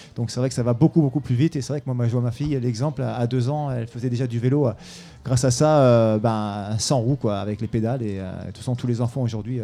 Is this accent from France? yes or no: yes; Grenoble, Auvergne-Rhône-Alpes, France; parce que nous, on est de Grenoble, donc on est vraiment à la maison